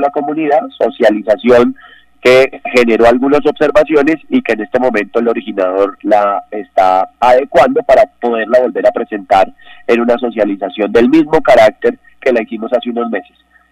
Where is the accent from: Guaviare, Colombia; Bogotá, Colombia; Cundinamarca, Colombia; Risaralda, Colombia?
Cundinamarca, Colombia; somos de Cundinamarca, soy cundinamarqués